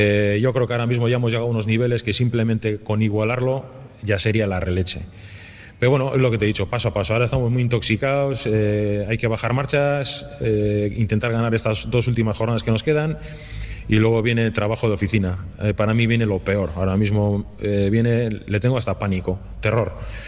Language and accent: Spanish; Bermeo, Basque Country, Spain; Y si será en Bermeo, para mí mejor. Porque estoy en mi pueblo, con mi gente